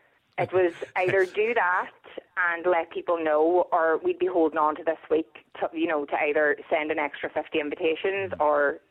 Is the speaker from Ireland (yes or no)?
yes; Ulster, Ireland; Well, we're from Donegal, so Donegal weddings are notoriously big.